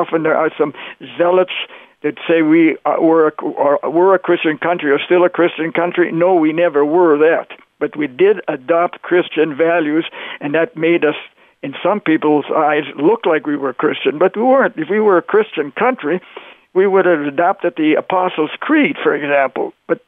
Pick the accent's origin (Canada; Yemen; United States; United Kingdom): Canada; I grew up in Canada, so I had never read Uncle Tom's Cabin.